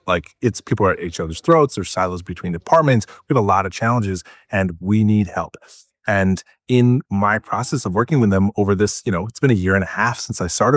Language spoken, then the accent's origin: English; Bellingham, Washington, United States; also born or lived in Vancouver, Canada; now in Portland, United States; So I was born in Vancouver, Canada. So very close to Victoria. And my parents got divorced when I was like 10, 11, 12. So I moved down to Bellingham, which is up north of Seattle.